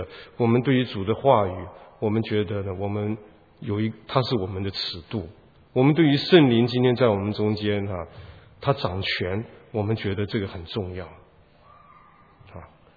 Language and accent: Chinese; Taiwan; 我小时候在台湾生长，啊，我生长一直到大学毕业，台湾都是在克难艰苦的环境里面